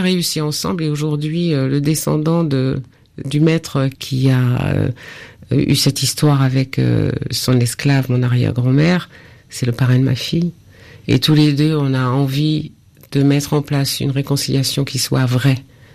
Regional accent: Martinique; je suis de la Martinique

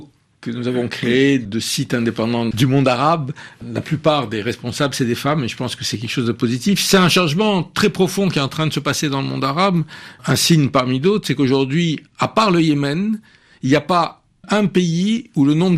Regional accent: France

